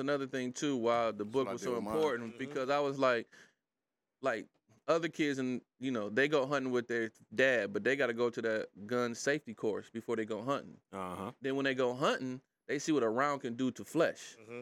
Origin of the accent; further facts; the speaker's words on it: Detroit, Michigan, United States; because I'm from Detroit. I know what it is to move around in the city.